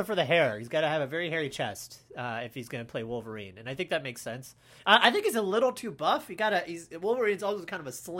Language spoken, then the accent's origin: English; Canada; I'm from Canada